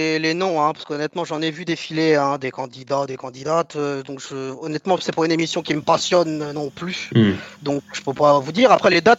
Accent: Belgium; parce que je viens de Belgique, ça s'entend peut-être un peu.

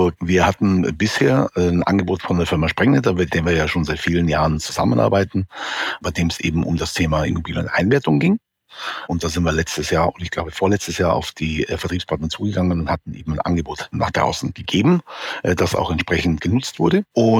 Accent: Bavaria, Germany; ich komme aus der Nähe von München

